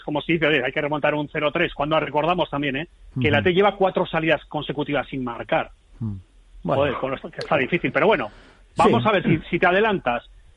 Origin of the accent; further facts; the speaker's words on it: Bilbao, Basque Country, Spain; born there; yo también nací en Deusto, está lleno de tomateros esto